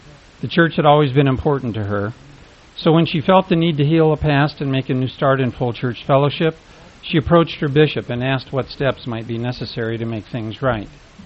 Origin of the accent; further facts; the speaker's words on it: Glendale, California, United States; As a child growing up in the Glendale, California stake, I loved to attend sacrament meeting